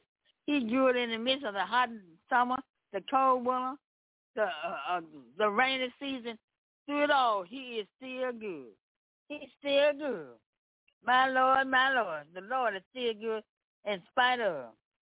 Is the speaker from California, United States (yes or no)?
no; Memphis, Tennessee, United States; And I come from Memphis, Tennessee.